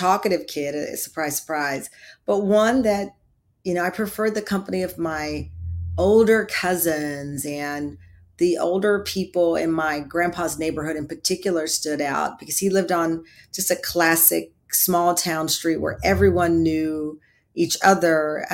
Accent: Texas, United States; I grew up in Texas, I think, as you know

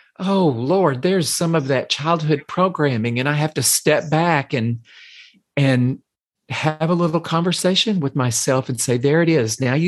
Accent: Texas, United States; I grew up here in the South in a rural community in Central Texas.

